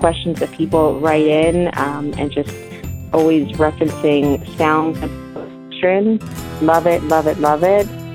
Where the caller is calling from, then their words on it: Mississauga, Ontario, Canada; I'm calling from Mississauga, Ontario, Canada.